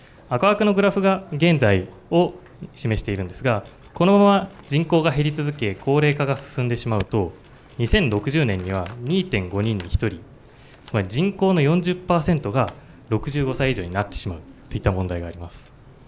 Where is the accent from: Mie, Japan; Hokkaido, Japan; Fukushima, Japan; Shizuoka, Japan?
Fukushima, Japan; 僕は福島出身で結構田舎の方なんですが